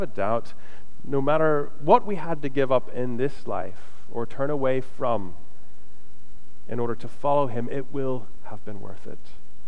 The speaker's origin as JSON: {"language": "English", "region": "Florida", "country": "United States", "tie": "born or raised there", "said": "I was talking to somebody this week about growing up in Florida and, you know, NASA and the space shuttles going up"}